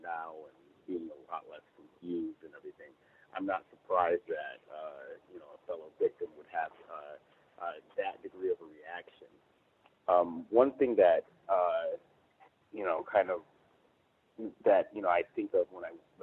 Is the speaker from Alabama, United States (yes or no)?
no; Michigan, United States; now in Chino, United States; I'm reporting from Chino, California. I just wanted to say, Gus, your story about your shirt reminds me of an incident that occurred when I was growing up in small town Michigan